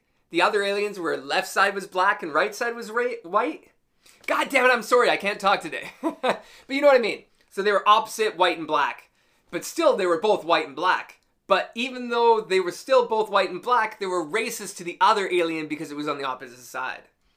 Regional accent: Canada; I mean, I'm a Canadian. I just swear all the time.

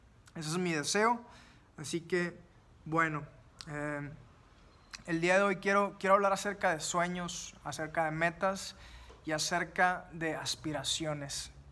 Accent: Monterrey, Nuevo León, Mexico; este joven regiomontano de 26 años. Así que, pues bueno, para los que no me conocen, ese soy yo. Soy un joven mexicano de 26 años.

